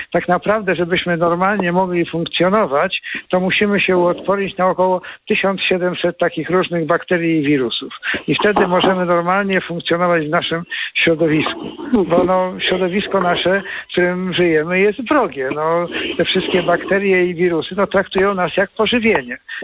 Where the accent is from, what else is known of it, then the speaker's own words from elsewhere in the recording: Gdynia, Pomeranian Voivodeship, Poland; Czy pani wie, że ja jestem gdynianinem?